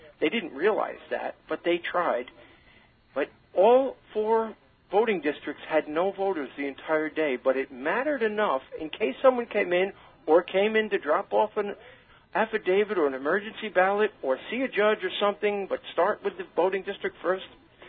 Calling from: Brentwood, New York, United States; Brentwood.

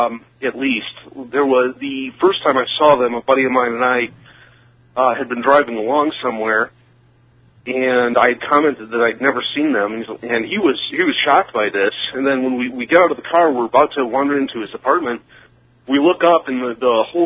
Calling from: Iowa, United States; also born or lived in Upper Michigan; East Iowa.

